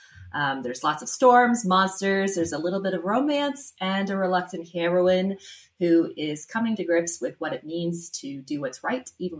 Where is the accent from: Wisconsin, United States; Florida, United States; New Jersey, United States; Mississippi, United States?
Florida, United States; also born or lived in Ohio; because I was born in Ohio, then I grew up in Florida, and then my husband says I couldn't get to Texas fast enough